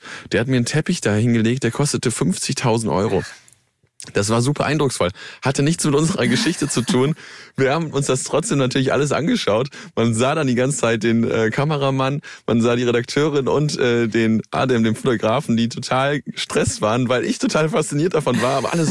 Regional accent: North Rhine-Westphalia, Germany; das Phantasialand in Köln. Ich bin dort in der Gegend groß geworden.

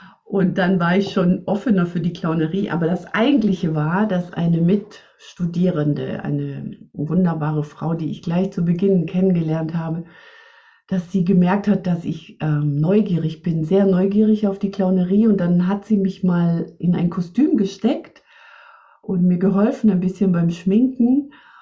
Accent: Swabia, Germany; ich komme ja aus dem Schwäbischen.

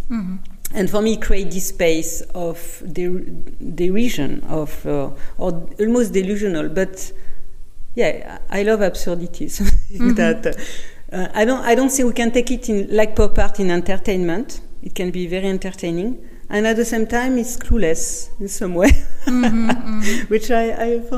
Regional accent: France; accent: French; English is a second language; My French accent.

